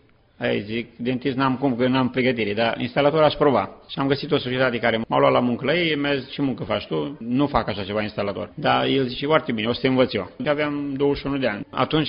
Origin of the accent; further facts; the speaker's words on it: Măicănești, Vrancea County, Romania; moved away; ea este din Odobești, eu sunt din Măicănești, județul Vrancea.